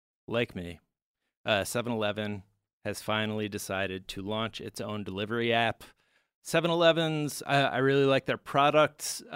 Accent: Ohio, United States; also born or lived in West Virginia / New York; I like growing up in Ohio, West Virginia, even New York, like upstate New York, you are constantly surrounded by woods.

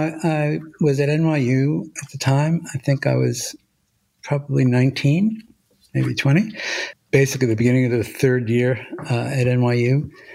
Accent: Brooklyn, New York, United States; No, I grew up in Brooklyn, New York.

